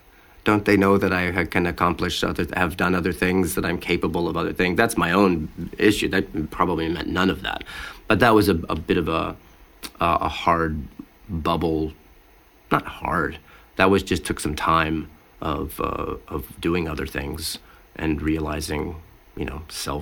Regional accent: New Mexico, United States; and I was from New Mexico and was very, very green.

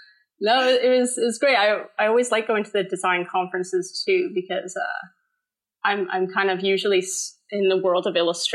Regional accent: Zambia; also born or lived in Canada / Libya / England; I was born in Canada, and then after a couple months we left, and my dad was an engineer and just found jobs overseas. So I grew up in, first we went to Zambia, Libya, and then Zambia, and then to England a little bit

